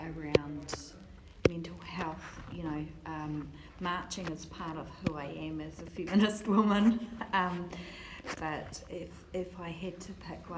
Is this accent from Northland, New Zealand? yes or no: yes; Northland, New Zealand; I grew up in the Bay of Islands in Northland and went to a little school called Okaihau College, or primary and college.